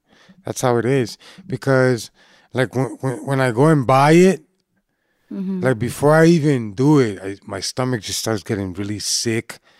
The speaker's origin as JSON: {"language": "English", "town": "Boston", "region": "Massachusetts", "country": "United States", "tie": "born or raised there", "said": "when growing up in Boston, you know, back in the 90s"}